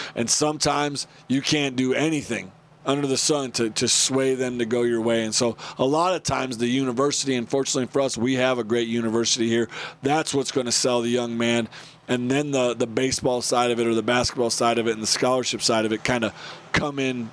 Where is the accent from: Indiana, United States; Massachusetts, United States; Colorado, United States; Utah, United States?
Indiana, United States; I've ever been around since I grew up in Indiana and kind of made my way